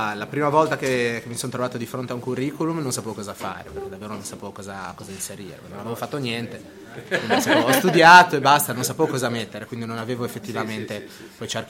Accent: Casella, Liguria, Italy; io stesso, e lo dico sempre come aneddoto, sono di Casella

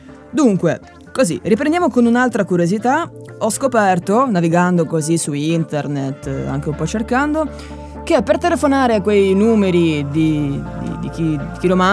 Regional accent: Sardinia, Italy; io sono cresciuto in Sardegna, se uno ti mette occhio, uno si prende male, perché un po' ci si crede in Sardegna queste cose

